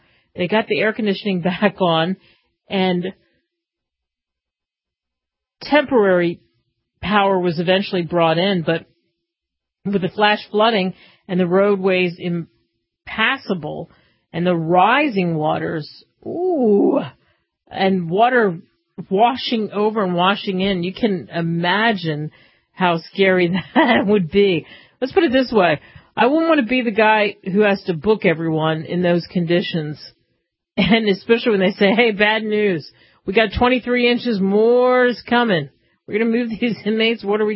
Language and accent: English; New Jersey, United States; Since I grew up outside of the Jersey Pine Barrens, it was people would talk about Bigfoot.